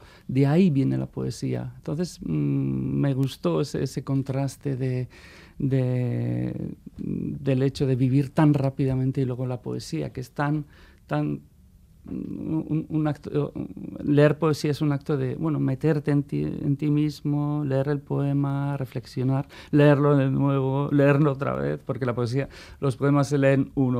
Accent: Ondarroa, Basque Country, Spain; also born or lived in Bilbao / Vitoria; Empiezo con mi niñez en Ondarroa, la juventud, la época en la que estuve preso por insumiso en la cárcel de Basauri. Mi vida en Bilbao, en Vitoria, luego otra vez vuelta a Ondarroa

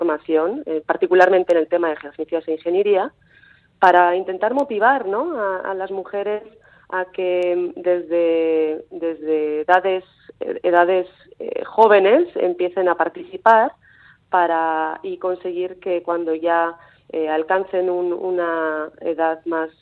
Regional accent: Vitoria-Gasteiz, Basque Country, Spain; moved away as an adult; also born or lived in England; now in Mexico; yo realmente soy de Gasteiz. Llevo bastantes años fuera de Gasteiz. Estuve en Inglaterra haciendo mis estudios de máster y doctorado y realmente mi trabajo actualmente está en la Universidad de Baja California, en México.

